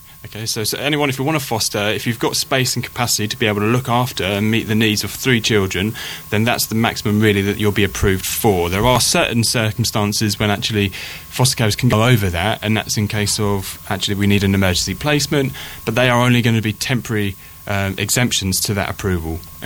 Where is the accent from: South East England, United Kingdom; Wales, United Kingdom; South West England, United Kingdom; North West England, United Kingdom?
South East England, United Kingdom; not just because obviously I'm from the Isle of Wight